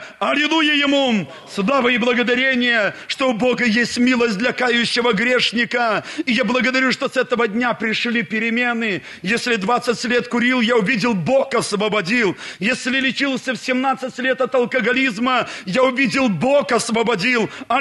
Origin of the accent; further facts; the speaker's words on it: Borisov, Minsk Region, Belarus; now in Baranovichi, Belarus; Я родом из Борисова, приехали в Барановичи